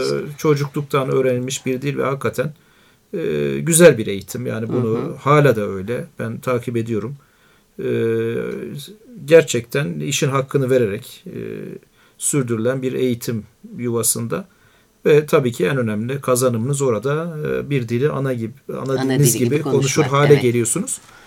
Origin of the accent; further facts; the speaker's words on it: Siverek, Şanlıurfa, Turkey; born there; now in Ankara, Turkey; Ben Şanlıurfa Siverek doğumluyum. Ama ilk buraya gelişimiz tabii okul değişikliği münasebetiyle Ankara'ya geldiğimizde